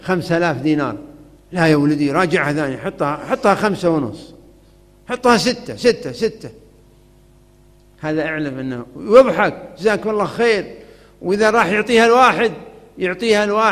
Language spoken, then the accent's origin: Arabic; Saudi Arabia; عندنا في السعودية ما تكلف نص ريال